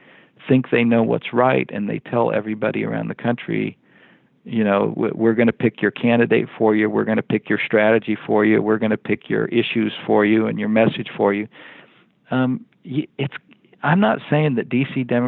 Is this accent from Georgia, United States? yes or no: no; Nebraska, United States; I mean, in my home state of Nebraska, the western third of the state, the western part of the state, is one of the five most Republican districts in the entire country.